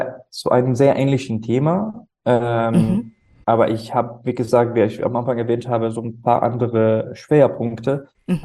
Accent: Syria; moved away; ich bin ursprünglich aus Syrien

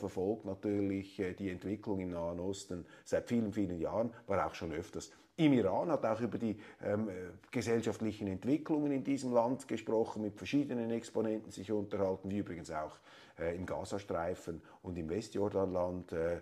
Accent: Switzerland; da bin ich überfordert als Schweizer

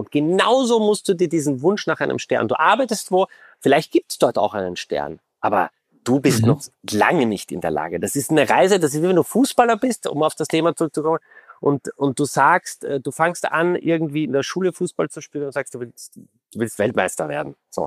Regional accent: Austria; ich bin Österreicher.

